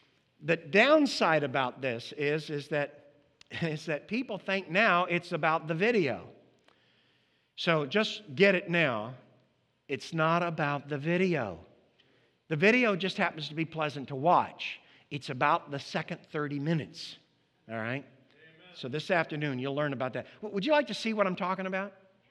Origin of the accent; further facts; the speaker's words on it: United States; because I'm an American, I said to myself